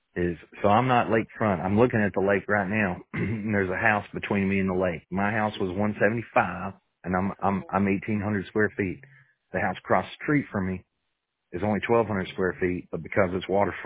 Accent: Arkansas, United States; moved away; I'm originally from Arkansas, and I grew up in a small town in Arkansas. And I mean, I'm talking rural. There was a slaughterhouse on one side of me, and there was a dairy on the other side.

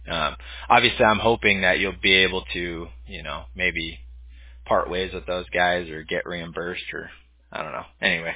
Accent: Huntington Beach, California, United States; I think it's just because I grew up in Huntington Beach, though. So I kind of grew up going to the beach on a regular basis, wearing board shorts.

